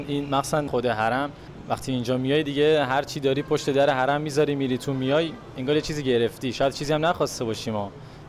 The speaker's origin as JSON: {"language": "Persian", "town": "Mashhad", "region": "Razavi Khorasan", "country": "Iran", "lives_now": "Tehran, Iran", "said": "ما مشهدیم ولی ساکن تهرانیم."}